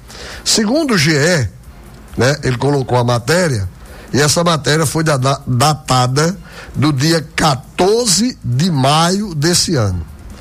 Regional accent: Brazil; Então, assim, a gente torce porque somos brasileiros.

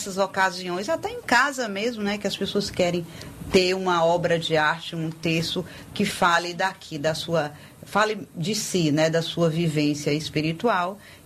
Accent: Brazil; A gente é brasileiro e nunca perde a esperança.

